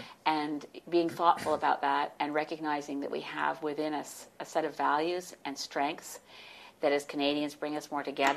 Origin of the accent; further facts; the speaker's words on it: United States; born there; So I was born in the States.